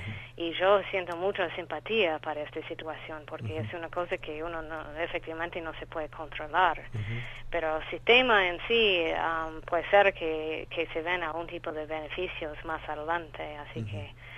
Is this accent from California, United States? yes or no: yes; California, United States; now in Argentina; yo nací en los Estados Unidos y soy de California, pero casi 20 años que estoy acá ahora en Argentina.